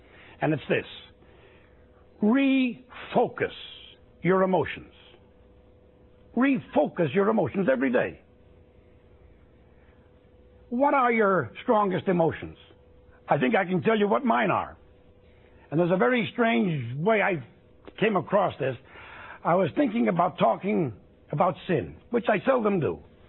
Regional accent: New York, United States; Never apologize for where you came from. I was raised in Hell's Kitchen, New York.

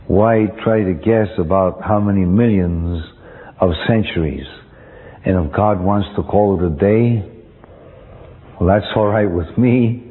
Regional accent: Missouri, United States; I'm from Missouri, you're going to have to show me how He did it.

